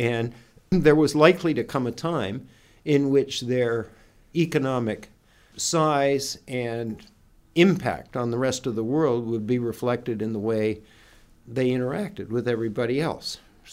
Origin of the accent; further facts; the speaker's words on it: Canada; I grew up in Canada, ended up working in the United States, studied at Oxford